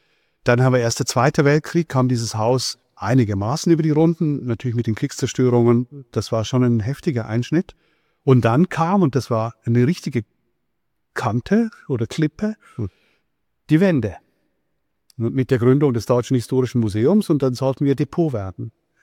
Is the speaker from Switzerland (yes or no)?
yes; Switzerland; ich bin aus der Schweiz, ein bisschen.